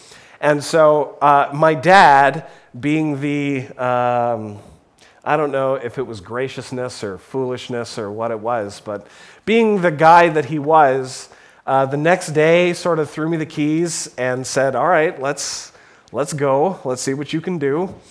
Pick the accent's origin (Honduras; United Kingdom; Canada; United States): Canada; Ontario; now in Alberta, Canada; And I grew up in Ontario, so I don't know exactly how the graduated licensing thing works here in Alberta.